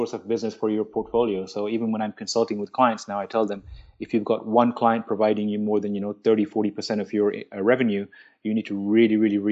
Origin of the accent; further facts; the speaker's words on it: India; being an Indian kid without a degree is an outlier, right?